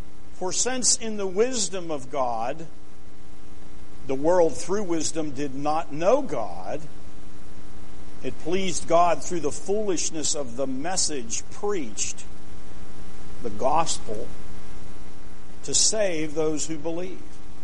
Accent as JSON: {"language": "English", "region": "Pennsylvania", "country": "United States", "tie": "born or raised there", "said": "I grew up near Pittsburgh. I'm part of Steeler Nation."}